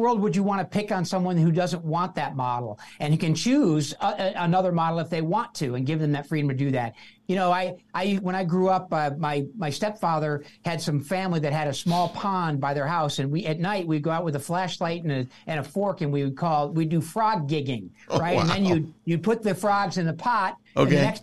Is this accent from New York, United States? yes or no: yes; New York, United States; And you'd think I was from New Orleans or Louisiana, but no. Western New York, a little farm pond.